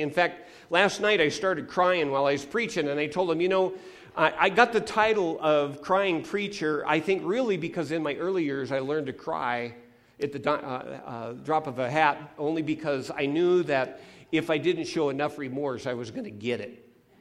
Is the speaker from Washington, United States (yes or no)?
yes; Mountlake Terrace, Washington, United States; I grew up in Mount Lake Terrace, which was right near Edmonds, Washington